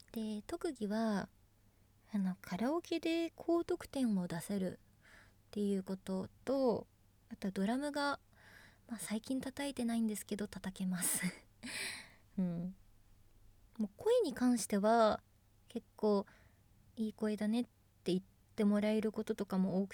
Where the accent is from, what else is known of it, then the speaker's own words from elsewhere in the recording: Kanagawa, Japan; 出身は神奈川県です。結構近くに海があるので、ゆったり過ごすことができてます